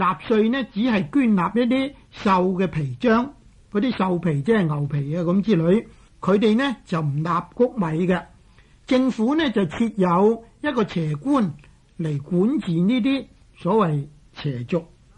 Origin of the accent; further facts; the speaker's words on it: Guangdong, China; accent: Cantonese; 不过我哋广州话咧，将呢个艾字咧读错咗啦。